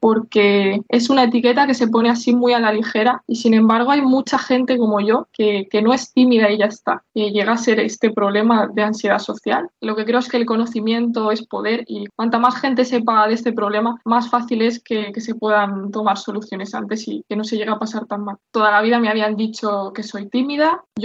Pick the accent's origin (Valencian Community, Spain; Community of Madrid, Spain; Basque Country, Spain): Valencian Community, Spain; Manises; tengo 24 años, soy de Manises